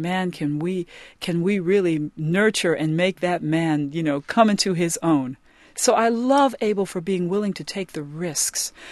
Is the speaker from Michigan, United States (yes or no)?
yes; Detroit, Michigan, United States; And often people are very surprised when I open my mouth and say, well, I'm from Detroit.